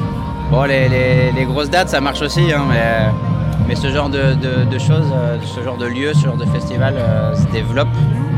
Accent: Dijon, Bourgogne-Franche-Comté, France; On est venu avec pas mal de Dijonnais, parce qu'on vient de Dijon.

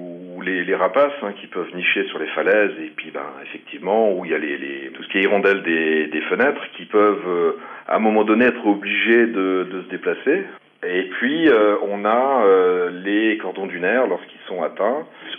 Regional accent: Brittany, France; ça se fait chez nous, en Bretagne

